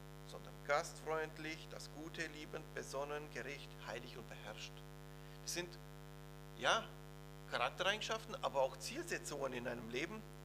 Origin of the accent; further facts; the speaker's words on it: Romania; ich komme aus Rumänien und da war es ähnlich